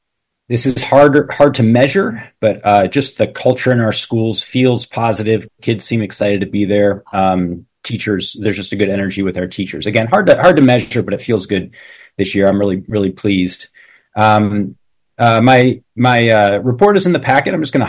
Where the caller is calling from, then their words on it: Anchorage, Alaska, United States; I am speaking from Anchorage right now. I was in Palmer and Wasilla the last 4 days at superintendent meetings. So I'm glad I can join you from afar here.